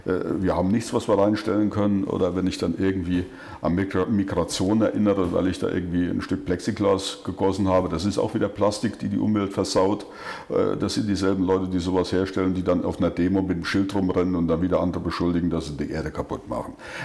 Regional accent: East Germany, Germany; Und da muss ich ja wieder sagen, ich komme ja aus dem Osten. Und ich bin ja sozialisiert worden in krümlichen Verhältnissen

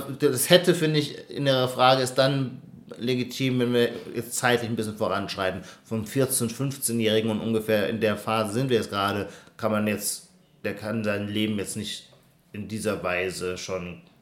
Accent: Dossenheim, Baden-Württemberg, Germany; Nein, es war von Anfang an im kleinsten Umfeld, Dossenheim, wo ich aufgewachsen bin

